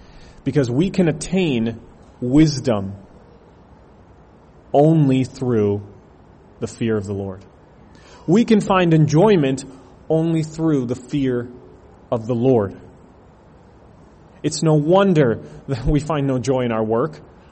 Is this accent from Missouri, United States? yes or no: no; Fort Myers, Florida, United States; I'm from Florida. Florida's been making the news because hurricanes have been going crazy. And right now, in about 7 hours, Hurricane Irma is about to touch down in my home, Fort Myers, Florida.